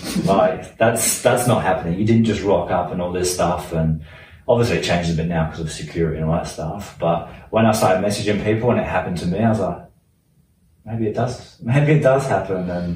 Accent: South East England, United Kingdom; growing up in England, the South that we were

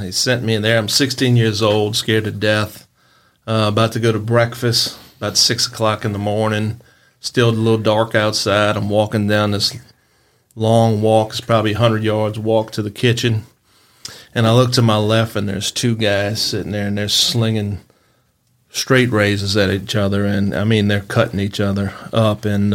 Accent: Metairie, Louisiana, United States; Okay, grew up, born in Metairie, lived there a few years.

